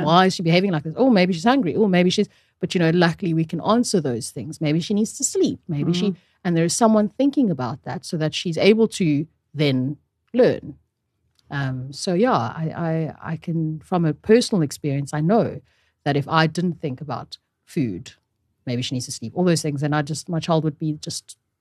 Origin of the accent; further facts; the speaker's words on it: DR Congo; now in South Africa; I'm originally from the Congo. My parents moved to South Africa in 1994.